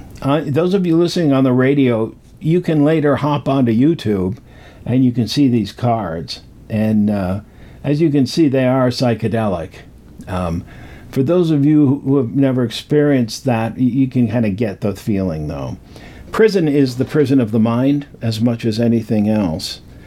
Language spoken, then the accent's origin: English; Rocky Mountain West, United States; But I grew up in the Rocky Mountain West. So to me, this feels like home.